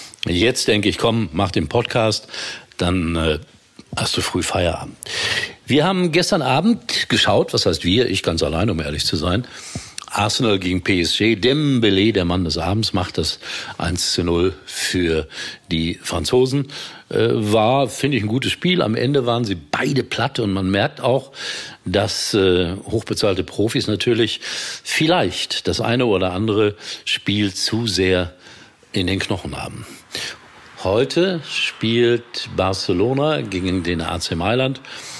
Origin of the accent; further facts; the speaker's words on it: Gelsenkirchen, North Rhine-Westphalia, Germany; Und sie hat über meine Heimatstadt berichtet, Gelsenkirchen, schonungslos.